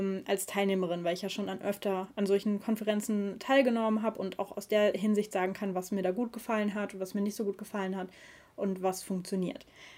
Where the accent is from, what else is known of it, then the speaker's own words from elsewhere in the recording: North Rhine-Westphalia, Germany; kommst in die Pötte, wie man bei uns im Ruhrpott sagt.